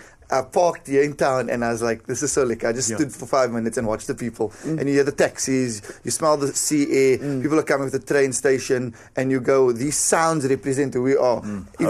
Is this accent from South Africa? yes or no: yes; South Africa; the beautiful thing about being South African is we are open WhatsApp group.